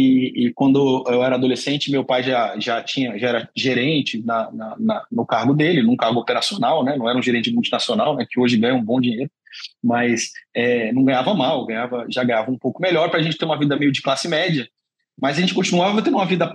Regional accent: São Paulo, Brazil; Eu acho que eu cresci em Ermelino Matarazzo, que é extremo leste de São Paulo.

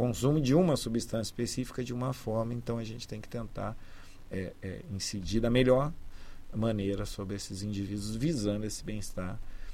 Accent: Brazil; claro, eu ali, como brasileiro, né, pensando, ah, mas espera aí, qual a relação, então, né, que nós temos com o vinho?

